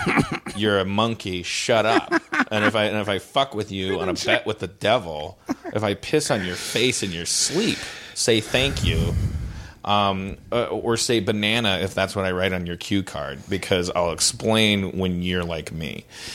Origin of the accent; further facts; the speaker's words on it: Wisconsin, United States; When I was growing up in Wisconsin as a Lutheran, as a wayward Lutheran